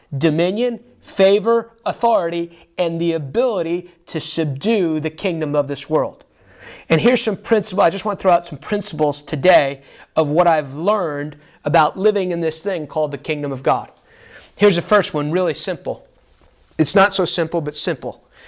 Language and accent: English; United States; I grew up in the United States. Obviously, I'm an American. But my dad escaped from Cuba in 1969.